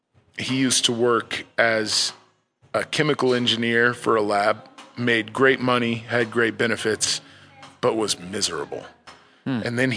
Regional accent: Idaho, United States; also born or lived in California, United States; I spent most of my life living in Idaho, between Idaho Falls and Boise. I was born in California, but left when I was still an infant.

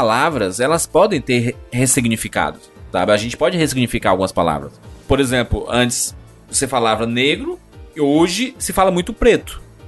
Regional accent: Ceará, Brazil; eu sou cearense, né? Aqui no Ceará

